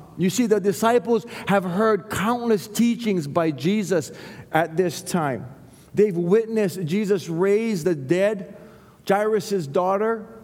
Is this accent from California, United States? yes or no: no; Waianae, Hawaii, United States; I was fellowshipping here for a while, my family and I, and the Lord, we're from Waianae, and the Lord said, hey, no, you're staying here.